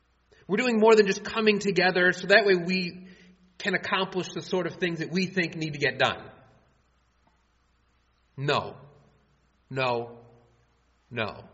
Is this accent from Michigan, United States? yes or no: yes; Dearborn, Michigan, United States; also born or lived in Illinois / Toledo / Monroe / Cleveland; And so I was born in Illinois and lived there a little bit. And then I jumped around to several different houses in Dearborn. And then I moved to the Toledo area, and then I moved to Monroe, and then I went down to Cleveland